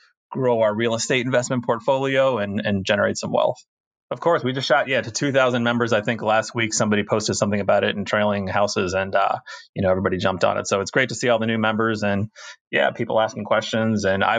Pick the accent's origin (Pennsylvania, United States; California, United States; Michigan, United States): Michigan, United States; And I'm from Michigan where houses, you know, a lot of my friends live in houses that are like $150,000.